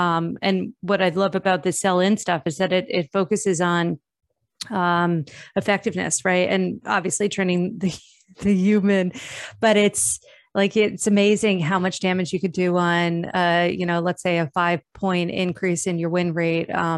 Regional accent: New Jersey, United States; I'm from Jersey. I'm like one big explicit like stamp should just be on my forehead.

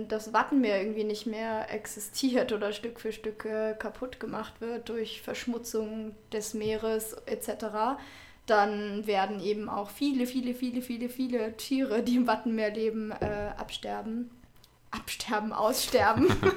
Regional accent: Schleswig-Holstein, Germany; Ich komme von einer kleinen Insel in der Nordsee an der Grenze zu Dänemark.

